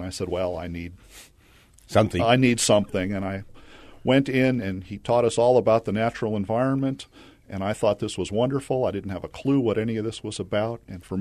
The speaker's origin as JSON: {"language": "English", "country": "United States", "said": "Being an American, we had very little geography in school."}